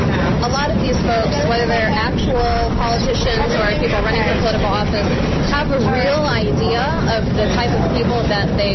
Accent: Chicago, Illinois, United States; I'm from Chicago.

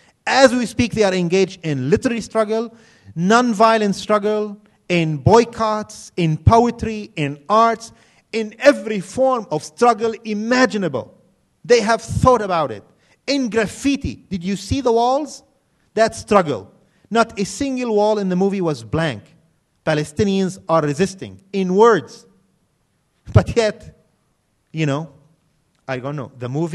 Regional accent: South Governorate, Lebanon; I come from South Lebanon.

